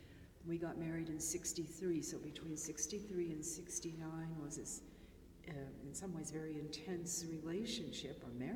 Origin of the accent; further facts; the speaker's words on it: Chicago, Illinois, United States; Oh, I grew up in Chicago.